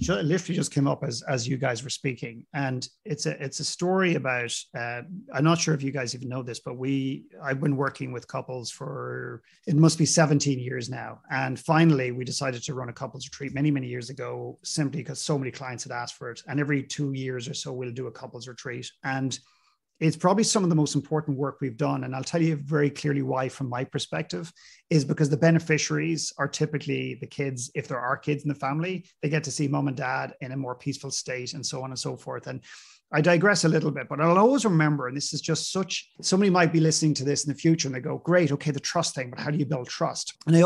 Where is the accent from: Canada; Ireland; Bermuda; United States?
Ireland; And I received one comment from Ireland, my home country.